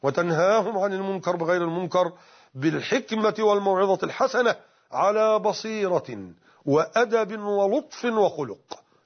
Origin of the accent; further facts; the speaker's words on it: Egypt; لا شك أن عندنا في مصر هنا حتى زي المصدر الأول للتشريع هو الشريعة